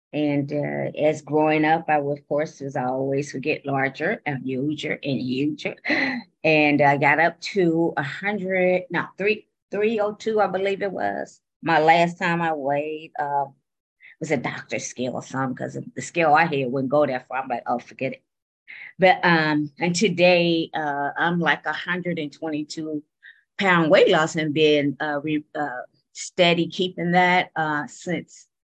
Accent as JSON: {"language": "English", "region": "Ohio", "country": "United States", "said": "I'm from Ohio"}